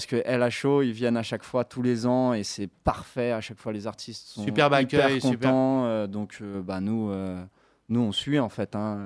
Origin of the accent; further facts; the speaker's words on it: Paris, Île-de-France, France; on est de Paris à la base. Voilà, on est parisien.